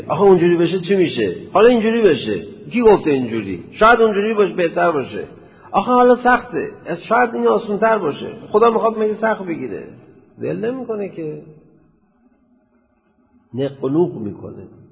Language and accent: Persian; Iran; هویت ملی هم که ما ایرانی هستیم، هویت دینی هم که ما مسلمان هستیم.